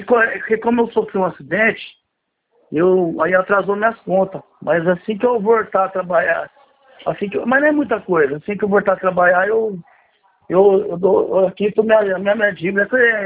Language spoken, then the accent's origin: Portuguese; Marília, São Paulo, Brazil; mas eu sou daqui de Marília.